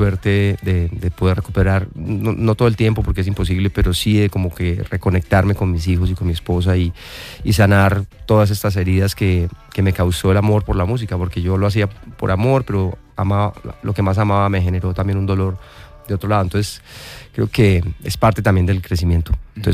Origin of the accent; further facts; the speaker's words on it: Medellín, Antioquia, Colombia; born there; Me siento más feliz de haber nacido en Medellín en el momento que nací.